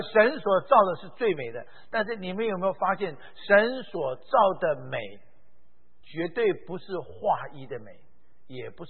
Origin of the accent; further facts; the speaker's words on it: Taiwan; born there; 我为什么出生在台湾，你们为什么出生在国内，这不是我选的，这当初我爸爸逃到台湾去的，所以我就出生在台湾，都不是我选择的。